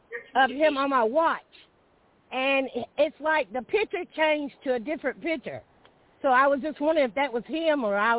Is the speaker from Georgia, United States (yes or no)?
yes; Georgia, United States; I'm from Georgia.